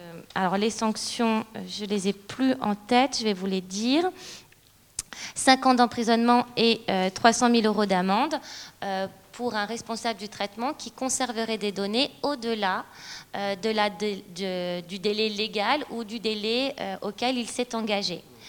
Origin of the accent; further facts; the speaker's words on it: France; connaît moins d'exceptions que chez nous en France